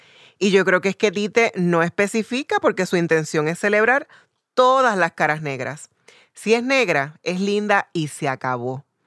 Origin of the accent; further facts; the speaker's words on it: Puerto Rico; Me han preguntado que si en verdad soy puertorriqueña, parecería que soy muy negra para ser de mi país.